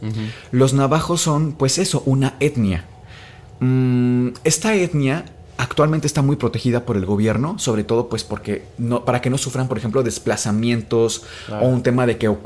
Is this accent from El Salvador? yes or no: no; Mexico; para nosotros que somos mexicanos